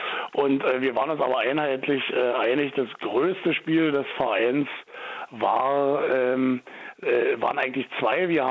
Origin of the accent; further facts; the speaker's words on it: Johannisthal, Berlin, Germany; Also bei uns in Johannisthal eigentlich gar nicht, weil wir waren ziemlich große Jugendgruppen